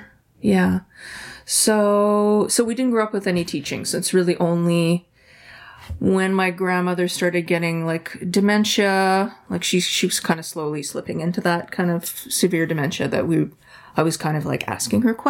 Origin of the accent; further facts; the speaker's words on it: Windsor, Ontario, Canada; born there; I was born in Windsor. So that's Windsor, Ontario is Atawandaron, Anishinaabeg, and Haudenosaunee territory.